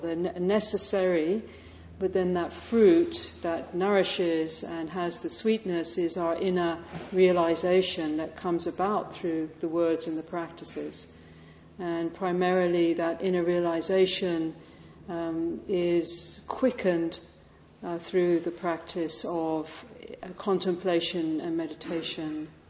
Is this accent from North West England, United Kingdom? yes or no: no; London, United Kingdom; I'm originally from West London and grew up in the UK